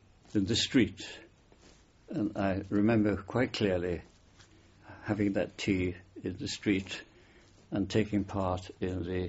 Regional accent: Tynemouth, North East England, United Kingdom; born there; Yes, I was born in Tynemouth, Northumberland, March the 7th, 1916.

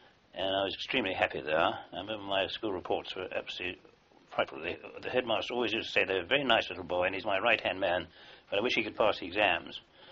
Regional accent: Canada; born there; I was born in 1913 in Canada.

